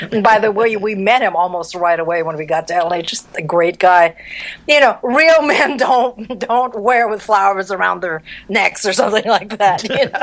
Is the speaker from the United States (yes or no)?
no; Philippines; I was raised in the Philippines where, you know, it's like a very kind of strict education.